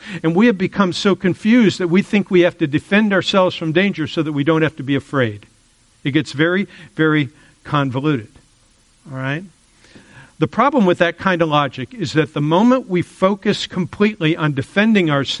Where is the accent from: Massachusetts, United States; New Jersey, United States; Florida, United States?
Florida, United States; I grew up in Florida. I love them.